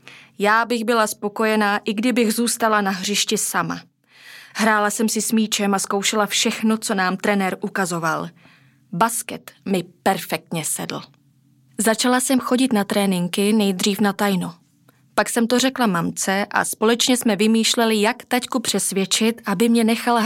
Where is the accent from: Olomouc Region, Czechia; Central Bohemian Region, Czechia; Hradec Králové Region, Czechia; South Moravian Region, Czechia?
South Moravian Region, Czechia; Kyjov; Kyjov, odkud pocházím, je malé město.